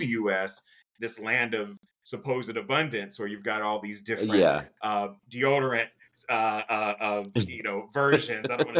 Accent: Jacksonville, Florida, United States; as a native Floridian, I am from Jacksonville, which is 2 hours away from Disney World. But when I was growing up, that was one of the first places that I saw people who were speaking different languages

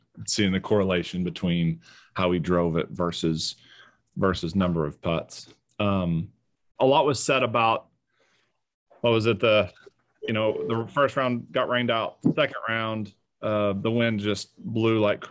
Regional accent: Oklahoma, United States; because I grew up in Oklahoma. It blows 50 up there regularly.

